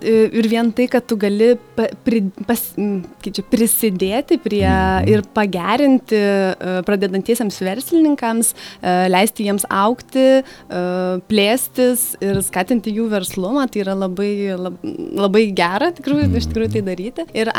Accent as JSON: {"language": "Lithuanian", "town": "Alytus", "region": "Alytus County", "country": "Lithuania", "said": "Esu alytiškė, bet studijavau užsienyje."}